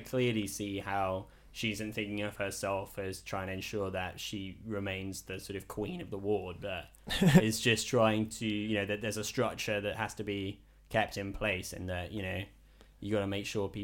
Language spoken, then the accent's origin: English; Slough, South East England, United Kingdom; I'm born and raised in Slough.